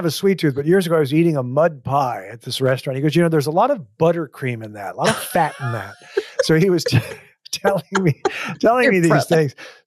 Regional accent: Minnesota, United States; I bring up Papa Louie's because I hadn't eaten a lot of Italian growing up in Minnesota.

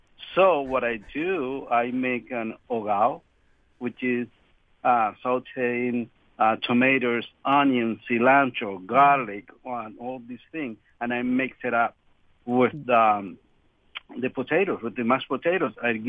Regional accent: Colombia; I'm from Colombia

